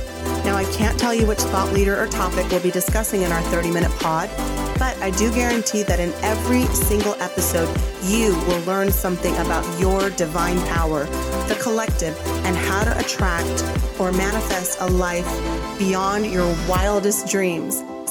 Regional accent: Dallas, Texas, United States; born there; Now, I'm a first-generation American on my mother's side. We are Colombian. See, mommy. And when I was born in Dallas, Texas

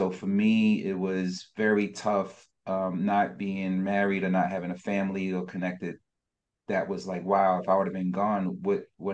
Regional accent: Newark, New Jersey, United States; I'm from Newark, New Jersey, so it's like the hood area.

